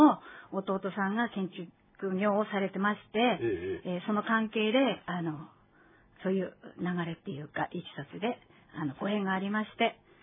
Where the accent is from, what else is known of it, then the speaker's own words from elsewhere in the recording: Biratori, Hokkaido, Japan; はい、ビラトリ町、ホロケ市に生まれました。生まれ育ちまして、平成5年に紅町へ移転しました。